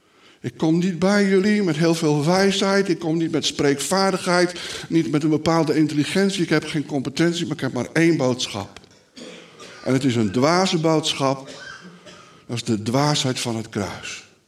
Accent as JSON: {"language": "Dutch", "town": "Heerenveen", "region": "Friesland", "country": "Netherlands", "tie": "born or raised there", "said": "63 jaar. En inmiddels sinds 3 jaar predikant van de Vrije Baptistengemeente Elim in Heerenveen. Dat is de plaats waar ik geboren ben. Dat is wel bizar. Daar ben ik geboren in 1962..."}